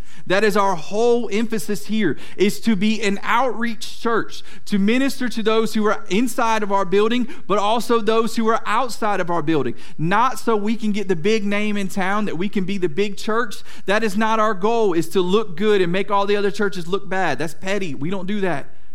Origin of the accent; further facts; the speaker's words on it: Jacksonville, United States; now in Mount Olive, United States; I grew up in Jacksonville, and if you weren't at the movie theater on the weekend, you were probably hanging out the mall or something like that. Well, there's not a whole lot of that here in Mount Olive